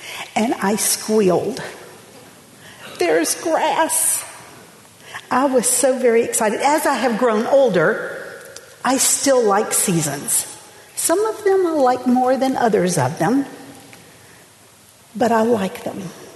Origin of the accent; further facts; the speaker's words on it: Louisiana, United States; I grew up in Louisiana. My husband, Ron, grew up in the north. A year after we got married, we moved to Burlington, Vermont, South Burlington, Vermont.